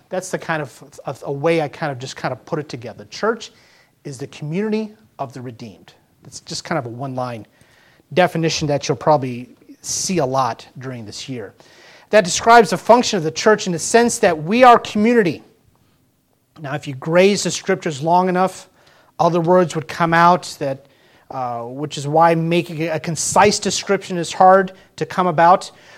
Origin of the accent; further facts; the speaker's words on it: Gibsonton, Florida, United States; The church that I grew up in Gibsonton, Florida, carnival capital of the world, I called my pastor Brother Mac.